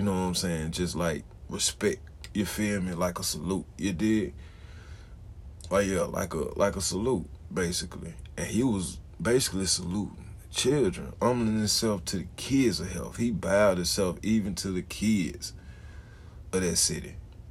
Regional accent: Birmingham, Alabama, United States; now in Memphis, United States; And even though I'm just like, I'm still from Birmingham, Alabama. I'm still telling them, I'm from Birmingham. I just came chill out here

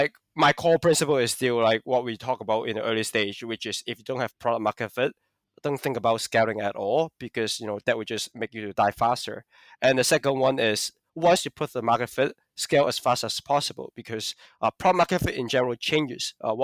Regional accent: Hong Kong; but I'm from Hong Kong.

